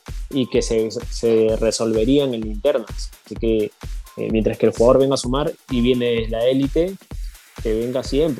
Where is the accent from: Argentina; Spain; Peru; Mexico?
Peru; also born or lived in United States; Yo no nací en Perú, Yo nací en Estados Unidos. Pero viví acá toda mi vida, así que yo me considero peruano.